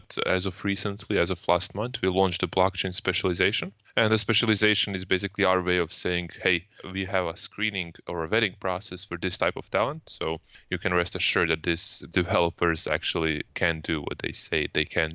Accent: Croatia; I come from Croatia.

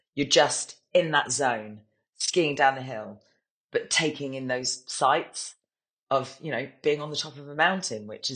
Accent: South West England, United Kingdom; I mean, I'm from Dorset. I'm from the South Coast anyway.

